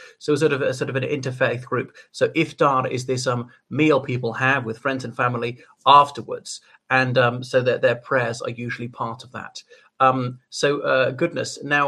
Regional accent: Ireland; from Ireland.

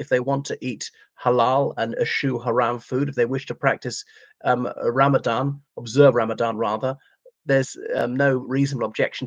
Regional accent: Ireland; from Ireland.

